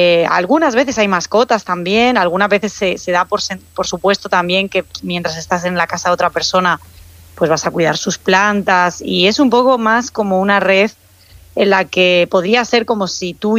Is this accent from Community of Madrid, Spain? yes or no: yes; Madrid, Community of Madrid, Spain; Pero yo no soy argentina, yo soy española.